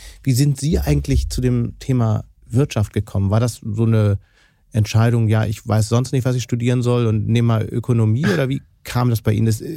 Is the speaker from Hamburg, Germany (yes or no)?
yes; Hamburg, Germany; Da frage ich mich natürlich als Hamburger